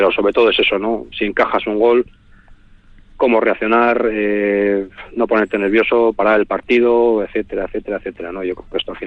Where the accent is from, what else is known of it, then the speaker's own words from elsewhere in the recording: Vitoria, Basque Country, Spain; Sí, yo soy de Vitoria, claro, sé nadar.